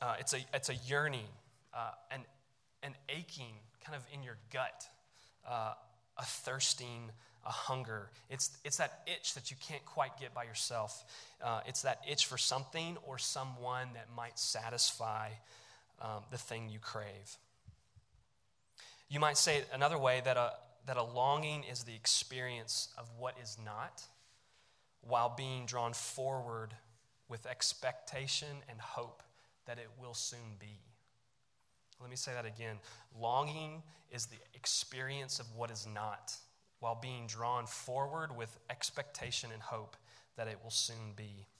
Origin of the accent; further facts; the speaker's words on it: United States; As an American, I can't fully comprehend what it meant